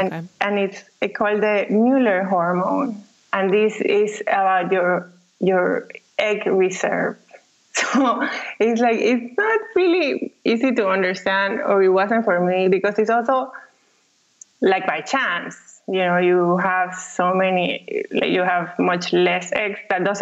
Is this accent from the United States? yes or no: no; Panama; now in Germany; I come from Panama, and I live in Germany with my husband that I met in India.